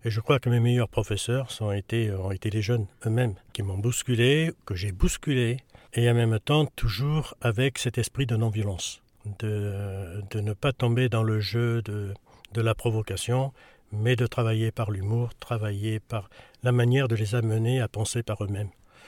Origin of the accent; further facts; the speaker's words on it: Alès, Occitanie, France; Dans un premier temps, je suis né à Alès. Mon père était ce qu'on appelait une gueule noire, donc la culture ouvrière. On habitait dans un quartier, les Prés-Saint-Jean